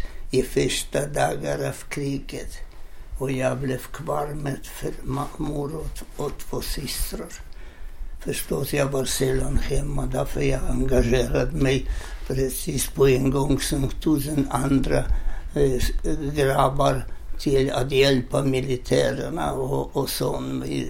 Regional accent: southern Poland, Poland; Swedish is a second language; Jag är född faktiskt i norra Polen, men som lilla bebisen hamnade jag i södra Polen, alldeles i närheten av tjeckiska gränsen. Jag är född 1922 och 17 januari 22 och snart då fyller jag 93 år.

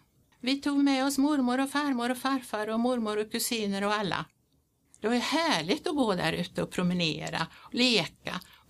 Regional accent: Svenljunga, Västra Götaland County, Sweden; now in Tyresö, Sweden; Vi hade ju tänkt att flytta tillbaka ner där vi kom ifrån. Både min man och jag, vi är från Svenljunga som ligger söder om Borås.

